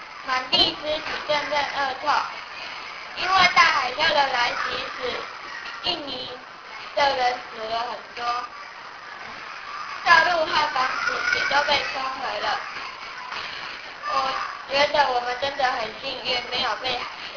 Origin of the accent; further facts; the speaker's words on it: Taiwan; 我觉得我们台湾人比他们幸福